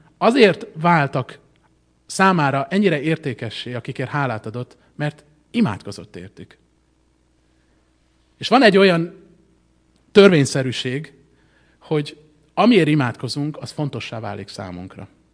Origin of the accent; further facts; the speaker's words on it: Hungary; én egy magyar családban nőttem fel